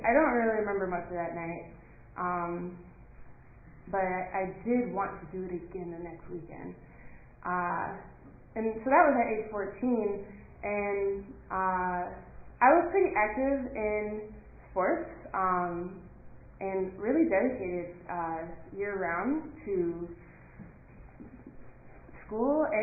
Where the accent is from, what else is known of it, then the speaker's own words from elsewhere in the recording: Anaheim, California, United States; born there; So I'm 26 years old, and I was born in Anaheim, California.